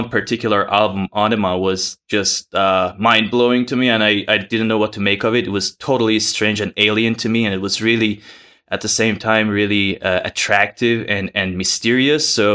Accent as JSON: {"language": "English", "country": "Iran", "moved": "as an adult", "lives_now": "Canada", "said": "So I'm coming from Iran. So I immigrated to Canada 2004."}